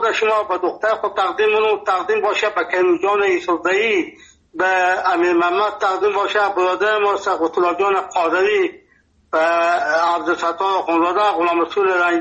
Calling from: Nimruz, Afghanistan; ما 50 سال در ولایت نیمروز هستیم. اینجا لهجه ما لهجه فارسی هست، اینجا لفظی ما لهجه بلوچی هست، اینجا پشتو گپ میزنیم.

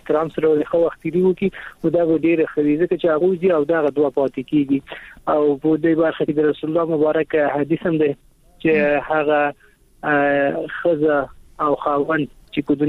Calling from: Kabul, Afghanistan; د کابل ولایت څخه مې اړې کې نیولې

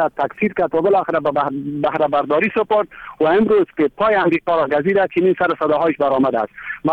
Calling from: Mazar-i-Sharif, Balkh, Afghanistan; بله سلام، … از مزار شریف آمدیم

